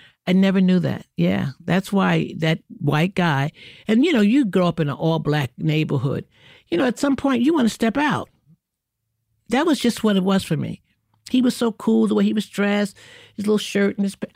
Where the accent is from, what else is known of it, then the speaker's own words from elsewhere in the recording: Brooklyn, New York, United States; And so to grow up in New York City in that manner was everything. I grew up in Brooklyn.